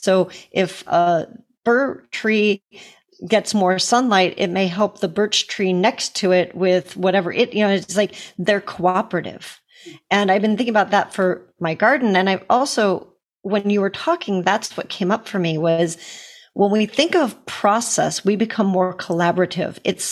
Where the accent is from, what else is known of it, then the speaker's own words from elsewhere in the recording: United States; I'm sorry, I'm American. Y'all get to hear the difference between the American pronunciation and the Canadian here.